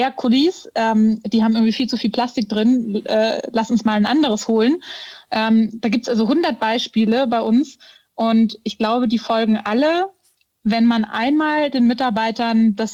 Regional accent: Munich, Bavaria, Germany; Meine Heimat, meine alte.

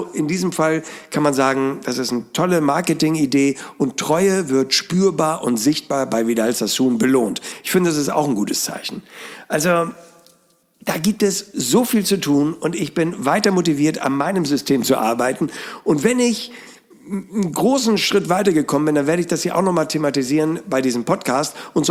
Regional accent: Hamburg, Germany; in meiner Heimatstadt statt, in Hamburg

